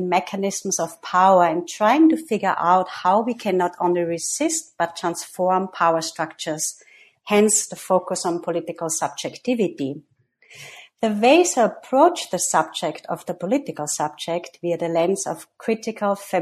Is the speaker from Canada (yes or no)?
no; Austria; I'm myself from Austria, where I got my master's and PhD in psychology at the University of Vienna.